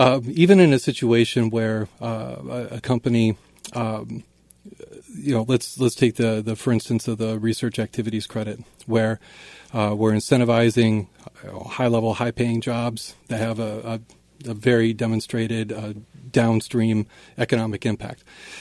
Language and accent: English; Spirit Lake, Iowa, United States; I grew up in Spirit Lake